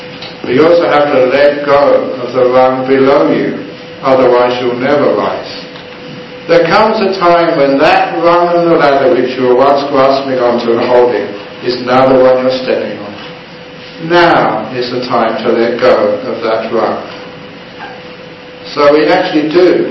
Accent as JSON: {"language": "English", "region": "England", "country": "United Kingdom", "said": "In our cultures, we started off, in my culture, England, we started off as the English were superior to everybody else."}